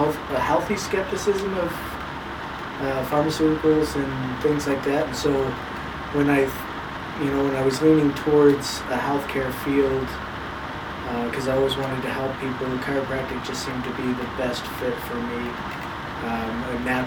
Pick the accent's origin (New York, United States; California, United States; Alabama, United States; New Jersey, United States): California, United States; also born or lived in Japan / Illinois / Missouri; So I'm from kind of all over the place. I grew up in California, Japan, Chicago area, Missouri. Kind of traveled a lot growing up, and not necessarily traveled, but we moved around a lot.